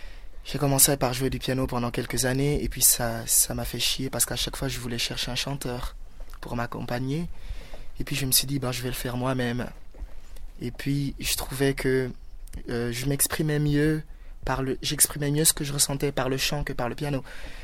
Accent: Gabon; Ouais, je suis originaire du Gabon.

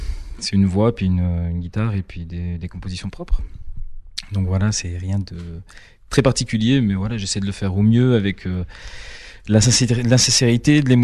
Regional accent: Valais, Switzerland; now in Geneva, Switzerland; Alors aujourd'hui de Genève, mais j'ai grandi en Valais. J'ai habité à Martigny, j'ai habité un petit peu plus bas dans le Chablais aussi, j'ai grandi dans le Chablais.

